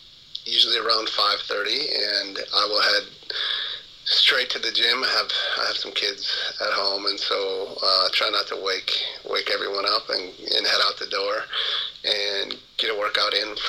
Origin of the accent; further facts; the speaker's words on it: Wisconsin, United States; now in Minnesota, United States; No, not always. I grew up in Wisconsin, so not too far from Minnesota.